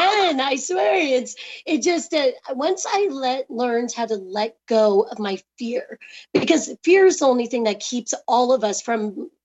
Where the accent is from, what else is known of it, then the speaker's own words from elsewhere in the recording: Saugus, California, United States; I was because I grew up in Saugus, California.